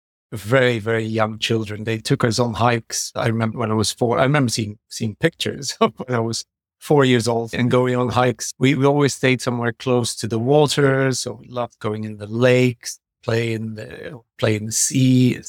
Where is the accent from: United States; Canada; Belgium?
Belgium; Flanders; first language Flemish; English is a second language; there's not that many that speak my mother language, which is Flemish, which is kind of like Dutch. So half an hour going to the west, you're in France from where I grew up.